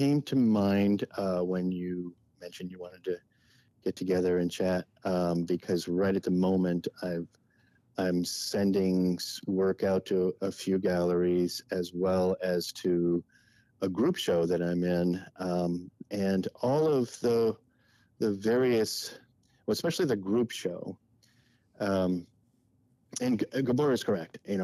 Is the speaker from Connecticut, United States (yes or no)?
yes; Connecticut, United States; When I first moved to California, I grew up on the East Coast, Connecticut, and I thought the whole of California was just like Venice Beach.